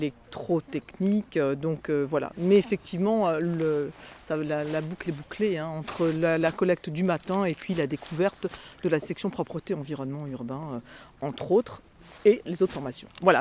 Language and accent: French; Cognac, Nouvelle-Aquitaine, France; Oui, alors nous, on vient de Cognac.